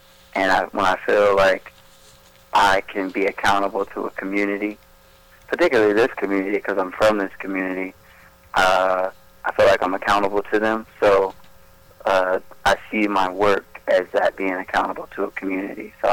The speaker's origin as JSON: {"language": "English", "town": "Marion", "region": "Ohio", "country": "United States", "tie": "born or raised there", "said": "So I grew up here in Marion, Ohio. I spent most of my time living in Crescent Heights, which is over by Southland Mall and Kroger."}